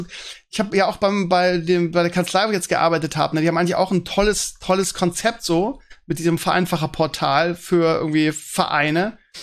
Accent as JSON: {"language": "German", "region": "Northern Germany", "country": "Germany", "said": "ich kann aber als Norddeutscher überhaupt nichts mit anfangen"}